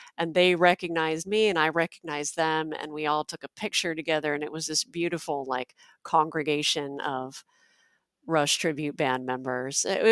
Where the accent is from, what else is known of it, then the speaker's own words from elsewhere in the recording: Los Angeles, California, United States; I went to LA to see him. That's my hometown